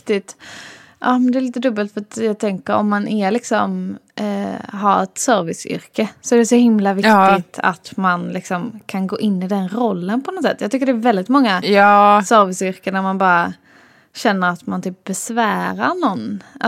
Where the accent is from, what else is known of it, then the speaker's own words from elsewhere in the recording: Stockholm, Stockholm County, Sweden; accent: Stockholmska; Alltså, jag pratar stockholmska.